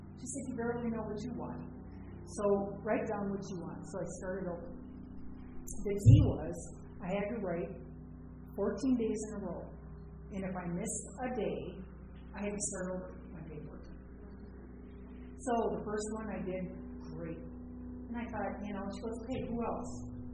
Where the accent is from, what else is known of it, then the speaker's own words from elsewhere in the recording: Minnesota, United States; I'm from Minnesota